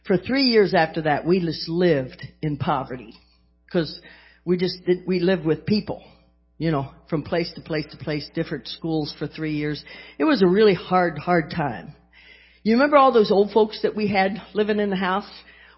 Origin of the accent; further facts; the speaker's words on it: West Virginia, United States; When I grew up in West Virginia, and I came from a very alcoholic family.